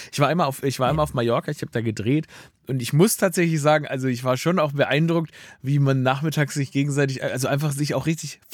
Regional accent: Stuttgart, Baden-Württemberg, Germany; ich bin in Stuttgart aufgewachsen.

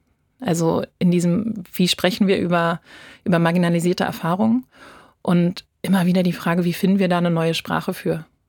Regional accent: Berlin, Germany; Also ich bin so im Kiez groß geworden, im Westberliner Kiez und war ganz viel immer in Bibliotheken.

